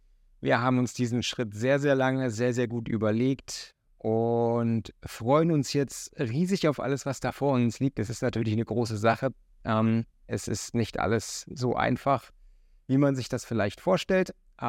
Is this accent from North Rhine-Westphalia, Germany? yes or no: no; Mecklenburg-Vorpommern, Germany; moved away as an adult; now in Hamburg, Germany; ich bin geboren in Mecklenburg-Vorpommern, in der Nähe der polnischen Grenze. Da komme ich her, da bin ich groß geworden und bin dann im Alter von zarten 19, 20, irgendwas in dem Dreh, bin ich nach Hamburg gezogen